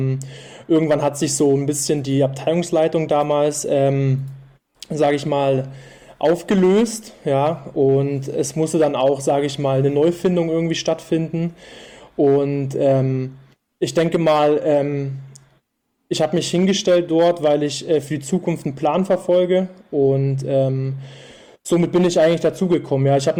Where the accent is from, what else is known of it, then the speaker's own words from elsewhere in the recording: Dresden, Saxony, Germany; Ich komme aus Dresden, ja, und bei denen ist Fußball ganz, ganz groß geschrieben